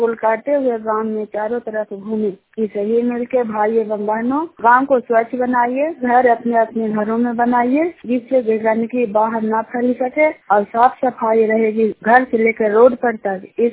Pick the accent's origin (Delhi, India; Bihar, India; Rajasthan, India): Bihar, India; Chinhar; मैं चिन्हार गांव का निवासी हूँ और नालंदा जिला का निवासी हूँ।